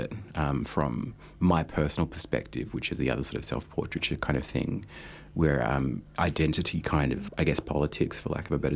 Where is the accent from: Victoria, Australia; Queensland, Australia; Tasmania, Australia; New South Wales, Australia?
Victoria, Australia; Melbourne; I'm an artist from Nam, Melbourne.